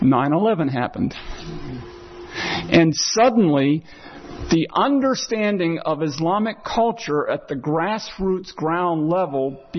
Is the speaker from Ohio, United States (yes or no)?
yes; Zanesville, Ohio, United States; If you went to my hometown of Zanesville, Ohio, and you popped into some homes in my neighborhood growing up